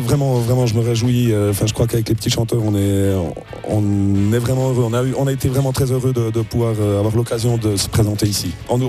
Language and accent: French; Le Locle, Neuchâtel, Switzerland; Ouais, moi, je viens du Locle